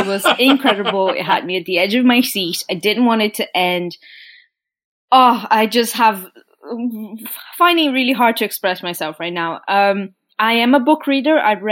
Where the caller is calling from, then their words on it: Norway; I'm recording from Norway.